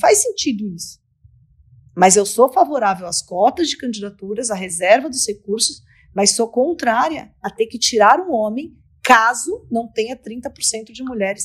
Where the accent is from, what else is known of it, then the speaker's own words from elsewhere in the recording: Brazil; mas somos nós, brasileiros